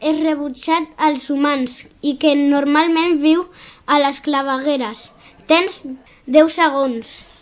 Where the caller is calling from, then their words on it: Shanghai, China; Des de Xina, més ben dit, des de Xangai.